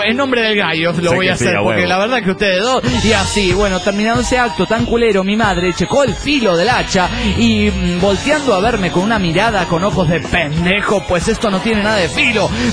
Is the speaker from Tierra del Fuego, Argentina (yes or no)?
no; Alberdi, Tucumán, Argentina; Volví a mi pueblo, Alberdi.